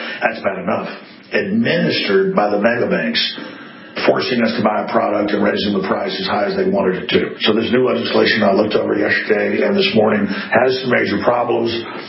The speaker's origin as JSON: {"language": "English", "region": "Texas", "country": "United States", "said": "We're Americans. I'm a Texan. I'm not backing down."}